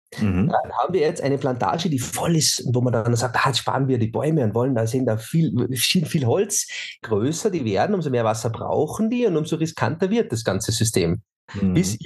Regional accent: Austria; in der pannonischen Tiefebene gepflanzt werden sollte, bei uns in Österreich

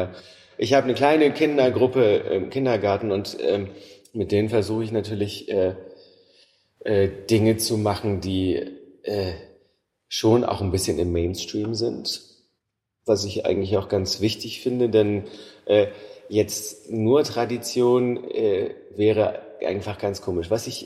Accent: Warnemünde, Mecklenburg-Vorpommern, Germany; in der ich groß geworden bin, in Warnemünde, eine sehr große Rolle.

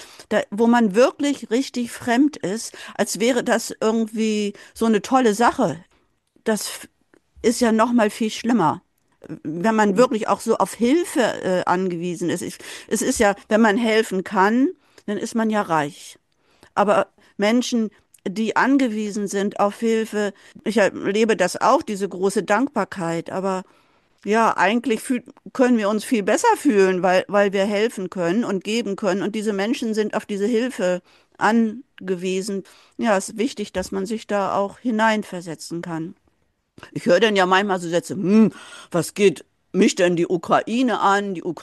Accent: Bad Pyrmont, Lower Saxony, Germany; Ich bin ja in Bad Pyrmont geboren und aufgewachsen.

